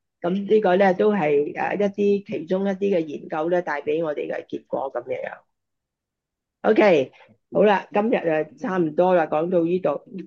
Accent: China; 即係我哋中國人即係講咁生鏽，即係唔好生鏽啊咁樣樣。

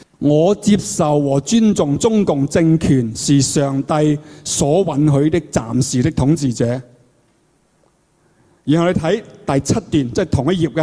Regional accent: China; 我哋作为一个中国人，作为中国公民

